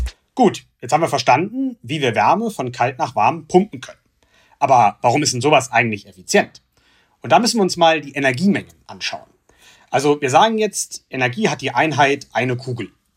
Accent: Stuttgart, Baden-Württemberg, Germany; ich komme auch aus Stuttgart.

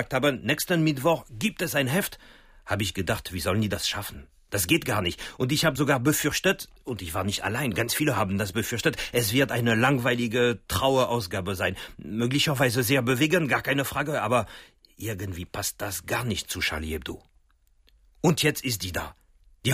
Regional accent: France; Wissen Sie, als Jugendliche in Frankreich, es gab 2 Zeitschriften, die am wichtigsten waren.

